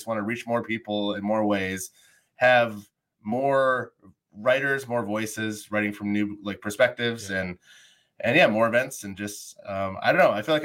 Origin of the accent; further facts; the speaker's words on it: Wisconsin, United States; now in Milwaukee, United States; No, I'm from the Fox Valley.